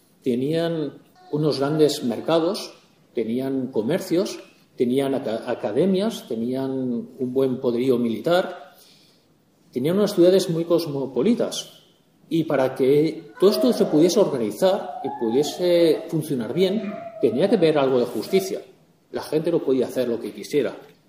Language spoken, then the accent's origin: Spanish; Spain; Lo más cómico, como no es normal, somos nosotros, los españoles.